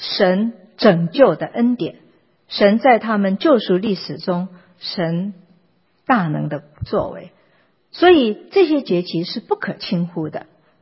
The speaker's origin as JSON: {"language": "Chinese", "country": "China", "said": "我们中国人可能是比较保守，所以这我们唱歌是很安静的"}